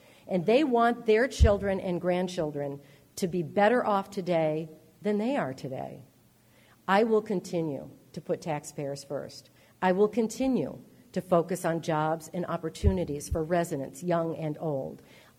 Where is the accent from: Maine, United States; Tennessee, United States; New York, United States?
New York, United States; Rochester; I grew up in Rochester, and I've worked here as an adult for 36 years, which shows you how old I am